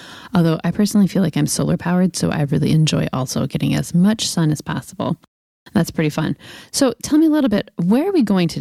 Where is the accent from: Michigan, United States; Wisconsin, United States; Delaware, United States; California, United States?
California, United States; I'm from California, so I like the beach.